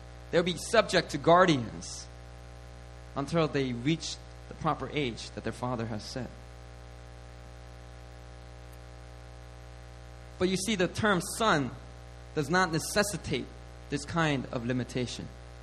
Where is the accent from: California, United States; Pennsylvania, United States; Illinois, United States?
Pennsylvania, United States; Philadelphia; I grew up in Philadelphia. There's a lot of racism in Philadelphia.